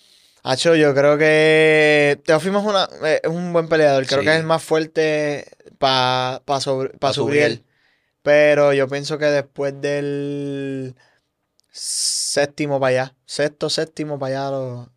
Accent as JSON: {"language": "Spanish", "country": "Puerto Rico", "said": "Yo siendo puertorriqueño"}